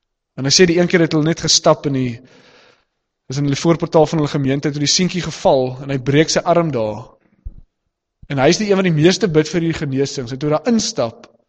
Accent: Western Cape, South Africa; ek kom van die Weskus af, so ek was al in Rowwesee gewees

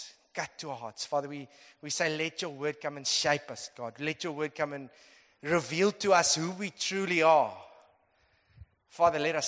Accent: Rondebosch, Western Cape, South Africa; Juliet says I must say that I'm from Rondebosch. So I'm not too far.

